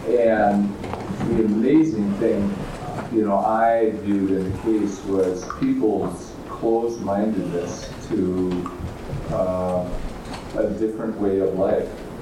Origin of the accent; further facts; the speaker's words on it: Minneapolis, Minnesota, United States; Well, just to complete the stereotype, I'm from Minneapolis, Minnesota.